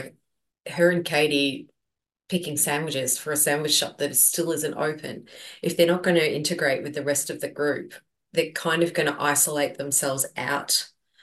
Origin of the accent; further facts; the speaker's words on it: Australia; I'm Aussie.